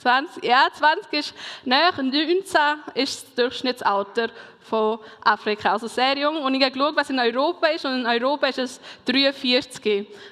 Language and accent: German; Mongolia; also born or lived in Bern, Switzerland; now in Switzerland; komme von Bern. Genau, bin Schweizerin, aber in der Mongolei aufgewachsen. Das ist zwischen China und Russland. Und meine Eltern leben immer noch dort, die sind Missionare, also Missionarskind bin ich. Jetzt bin ich etwa seit 3 Jahren in der Schweiz